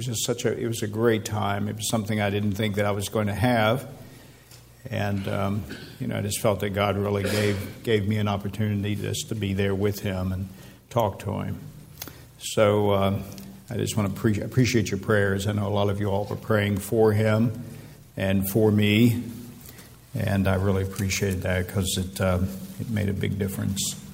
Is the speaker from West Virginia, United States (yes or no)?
yes; West Virginia, United States; roads were a big issue where I grew up in West Virginia